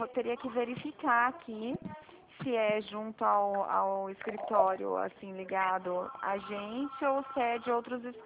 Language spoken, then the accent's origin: Portuguese; São Paulo, Brazil; Eu sou do interior de São Paulo.